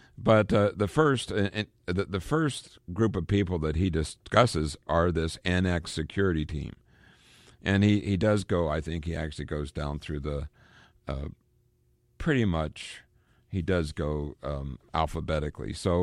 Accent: Pennsylvania, United States; And the reason why that's important to me is I'm also from Pennsylvania.

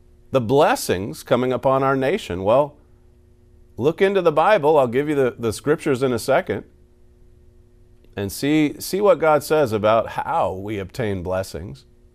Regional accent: United States; I mean, as an American, I can say that, yes.

